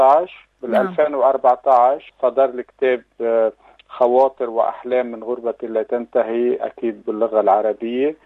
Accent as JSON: {"language": "Arabic", "country": "Lebanon", "said": "كلبنانية وكعرب"}